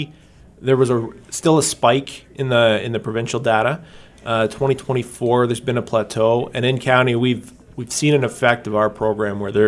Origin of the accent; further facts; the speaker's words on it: Listowel, Ontario, Canada; I grew up just outside of Listowel on a rural property where the keys, mom and dad always left the keys in the vehicle.